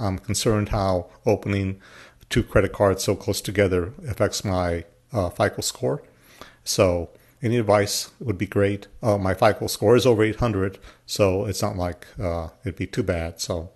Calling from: Tucson, Arizona, United States; I'm from Tucson, Arizona.

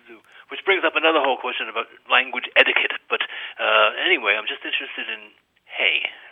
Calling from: Swarthmore, Pennsylvania, United States; I'm calling from Swarthmore, Pennsylvania.

